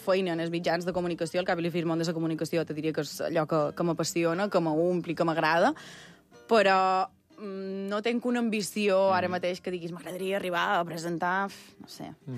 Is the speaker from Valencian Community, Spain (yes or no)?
no; Sencelles, Balearic Islands, Spain; now in Palma, Spain; Jo vaig néixer a Sencelles, he viscut pràcticament tota la meva vida a Sencelles, visc a Palma des de fa un poc més de 4 anys, per comoditat i perquè també m'agrada la vida a ciutat.